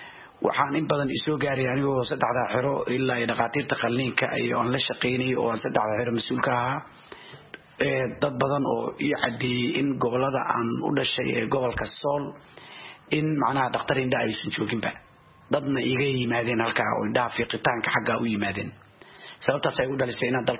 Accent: Mogadishu, Banaadir, Somalia; born there; moved away; bandhigani Muqdisho ayaan ku dhashay oo ka qaxay

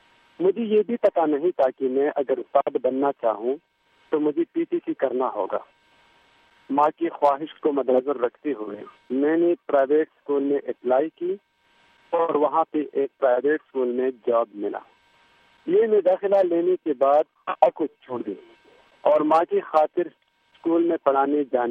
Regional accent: Saidu Sharif, Khyber Pakhtunkhwa, Pakistan; born there; اور میں ضلع سوات کا ایک چھوٹے سے گاؤں سید الشریف میں پیدا ہوا ہوں.

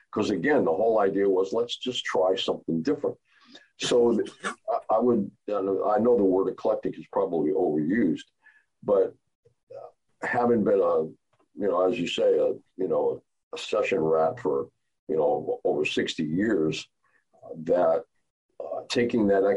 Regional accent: Scotland, United Kingdom; My family heritage is all Scottish. I'm a box study, you know … I'm from Scotland, yeah.

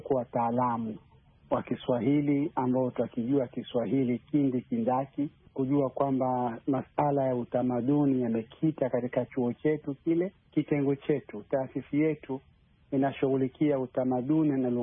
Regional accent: DR Congo

